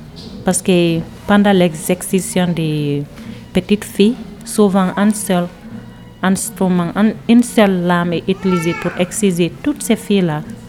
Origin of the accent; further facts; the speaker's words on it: Gambia; also born or lived in Guinea; Je suis née en Guinée en 1984, d'une maman guinéenne, d'un papa gambien. Donc, à l'âge de 6 ans, en 1990, ma famille a déménagé en Gambie parce que mon père, il voulait rentrer au pays.